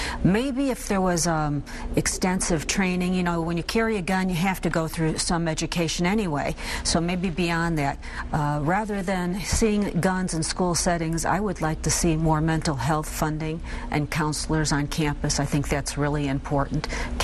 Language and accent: English; Chicago, Illinois, United States; Certainly, I grew up in the Chicago school system, and security was in some parts of my school at certain times.